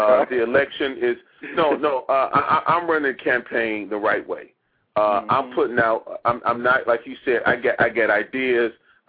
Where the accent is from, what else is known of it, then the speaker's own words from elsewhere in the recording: Detroit, Michigan, United States; How, I'm originally from Detroit.